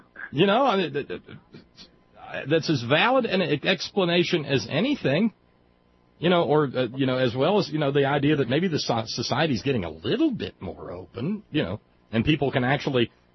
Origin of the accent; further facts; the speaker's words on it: the South, United States; And frankly, growing up in the South as I did, I grew up with a lot of people like Lindsey Graham.